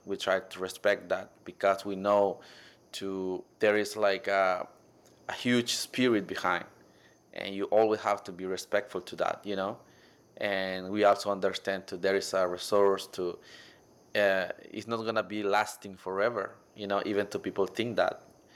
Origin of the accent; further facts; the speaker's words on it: Limón, Costa Rica; I'm from Costa Rica, and I'm pertaining to the indigenous group. Our group name is Bribri, and we are located in the Caribbean side of Costa Rica.